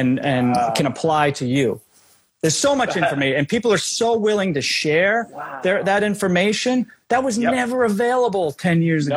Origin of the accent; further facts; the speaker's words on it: New Hampshire, United States; also born or lived in Boston / Cape Cod; I was born in Boston in Quincy City Hospital. And then we lived down on the Cape until I was 10 and then moved to New Hampshire.